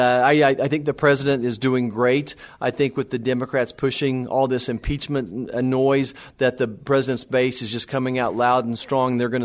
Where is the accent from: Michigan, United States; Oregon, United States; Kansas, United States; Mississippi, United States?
Kansas, United States; I'm a physician, a first generation college kid, fifth generation farm kid. I grew up in Kansas.